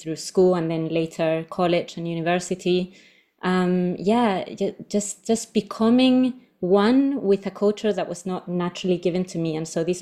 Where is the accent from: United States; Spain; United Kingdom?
Spain; English is a second language; moved away as an adult; I would return to Spain, but I loved it so much that I stayed, and I actually never went back to my home country.